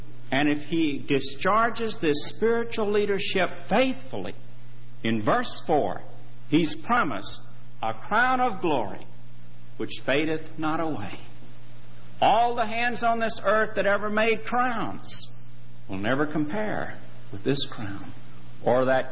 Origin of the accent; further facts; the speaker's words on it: United States; Our country is very near and dear to us who are from the U.S.